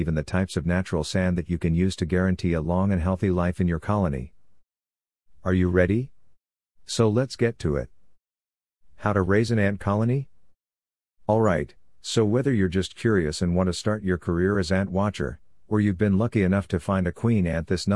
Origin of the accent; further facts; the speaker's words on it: Toronto, Ontario, Canada; growing up in Toronto, Canada